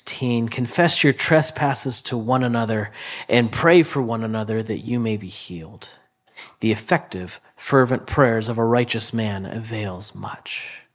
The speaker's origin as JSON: {"language": "English", "country": "United States", "said": "You know, we as Americans, I as an American, just believe that, hey, it's my own problem."}